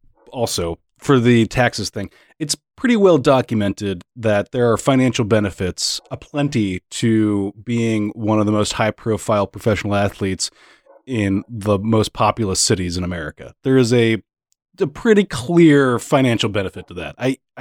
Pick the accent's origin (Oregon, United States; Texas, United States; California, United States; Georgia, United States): Texas, United States; I have never sniffed New York and I'm from Texas.